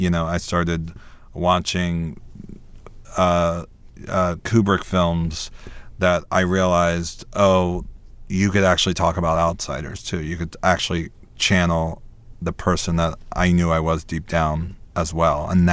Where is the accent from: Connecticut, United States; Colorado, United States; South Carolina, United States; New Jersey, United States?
South Carolina, United States; All the details, my sister, my parents, and the way I grew up in South Carolina, all of that kind of fed into who Elliot became.